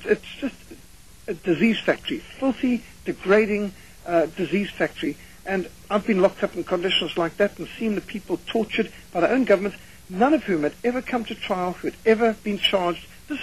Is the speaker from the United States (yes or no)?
no; Zimbabwe; When I was brought up in Rhodesia